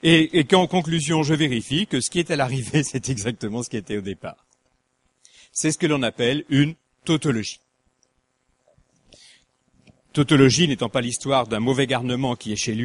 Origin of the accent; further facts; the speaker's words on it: Lyon, Auvergne-Rhône-Alpes, France; Chacun remarque que je suis lyonnais, ce que je n'ai jamais caché.